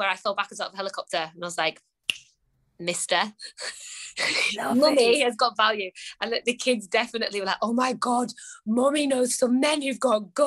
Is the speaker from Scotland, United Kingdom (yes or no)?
no; North West England, United Kingdom; Like, I grew up in the Lake District, so I feel like I'm supposed to be.